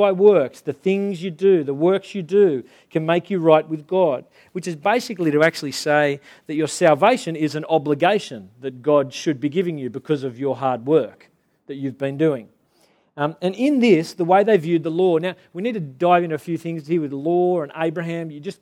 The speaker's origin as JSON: {"language": "English", "region": "New South Wales", "country": "Australia", "tie": "born or raised there", "said": "Back in the 90s, I grew up in the Shire."}